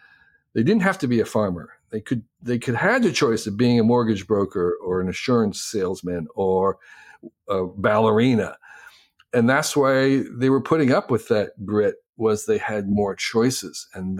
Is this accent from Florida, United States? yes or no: no; New Jersey, United States; there was a transparency that was uncommon for growing up in New Jersey, which was a sense of privacy being very, very different.